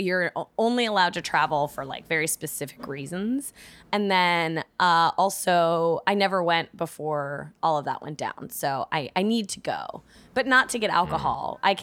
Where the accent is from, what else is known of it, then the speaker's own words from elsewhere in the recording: California, United States; Like, I'm from Northern California, so I'll say like hella.